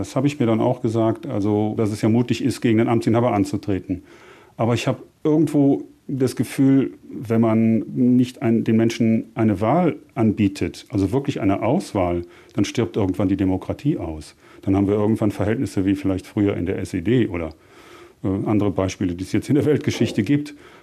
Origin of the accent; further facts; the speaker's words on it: Cologne, North Rhine-Westphalia, Germany; born there; Ich bin 59 Jahre alt, bin gebürtig aus Köln, wohne seit 25 Jahren im Oberbergischen